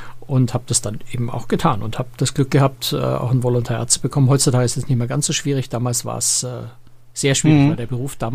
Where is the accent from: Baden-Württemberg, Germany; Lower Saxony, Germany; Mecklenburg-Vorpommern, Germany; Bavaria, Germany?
Bavaria, Germany; Weilheim in Oberbayern; ich bin in Weilheim aufgewachsen, Weilheim in Oberbayern